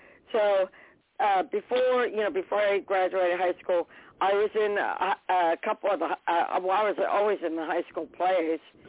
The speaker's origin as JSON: {"language": "English", "region": "New Jersey", "country": "United States", "tie": "born or raised there", "said": "I grew up in South Central Jersey, in the woods, beautiful home with a bridge and a stream."}